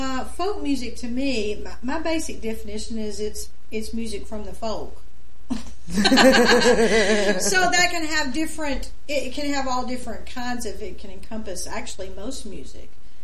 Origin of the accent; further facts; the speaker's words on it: Nashville, Tennessee, United States; In my family, I was familiar with some traditional folk music, obviously, and I'm from Nashville, and so country music.